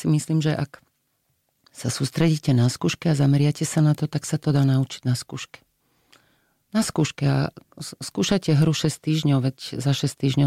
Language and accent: Slovak; Myjava, Trenčín Region, Slovakia; Ja som z Mijavy, kde sa babka teda nehovorila. Hovorilo sa babička, dedičko, to už je taký vplyv Moravy trošku.